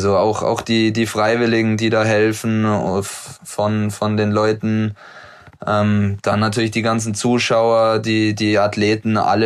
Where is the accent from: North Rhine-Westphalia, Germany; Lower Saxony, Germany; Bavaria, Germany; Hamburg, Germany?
Bavaria, Germany; Murnau; now in Oberhof, Germany; ich als waschechter Bayer, wie kann ich überhaupt in den Osten ziehen